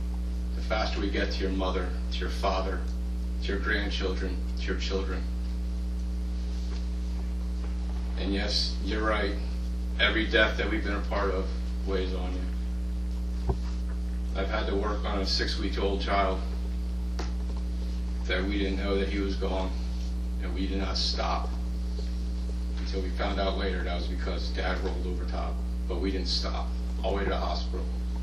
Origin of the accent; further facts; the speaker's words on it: Bethlehem, Pennsylvania, United States; I was raised in Bethlehem.